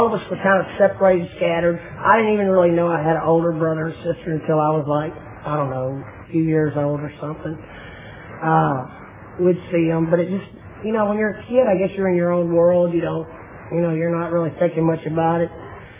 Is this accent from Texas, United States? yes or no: yes; Houston, Texas, United States; born there; I was born here in Houston, Texas.